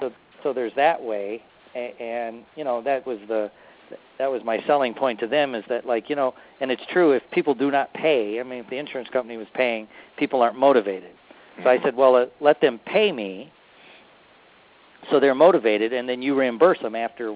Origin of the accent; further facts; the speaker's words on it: Florida, United States; I'm from Florida. What the heck am I doing in Buffalo, New York, right?